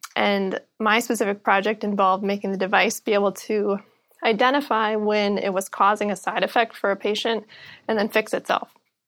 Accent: Midwest, United States; And, growing up in the Midwest, that sounded like a very risky thing.

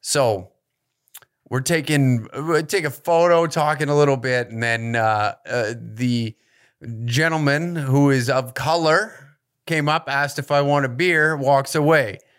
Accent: Taber, Alberta, Canada; Growing up in Tabor, there was maybe, when I grew up there, in Tabor, Alberta, the small little fucking metropolis of Tabor

